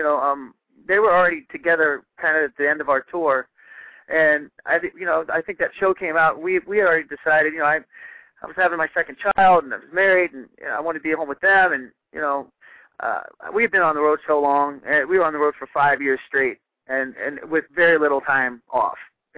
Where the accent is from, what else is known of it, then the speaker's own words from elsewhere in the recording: Ohio, United States; if you're a down-to-earth guy, you know, I'm from Ohio, all about family.